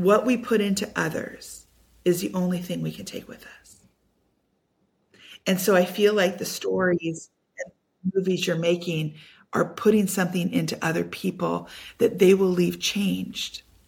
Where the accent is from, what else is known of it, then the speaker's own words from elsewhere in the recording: United States; "Hi, I'm from America.